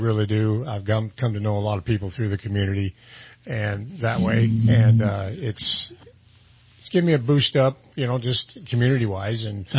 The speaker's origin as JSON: {"language": "English", "town": "Sterling", "region": "Colorado", "country": "United States", "tie": "born or raised there", "moved": "yes", "said": "in Sterling, Colorado, and I left there in 2001. I came out here. It was a small town, and it just was time to move on."}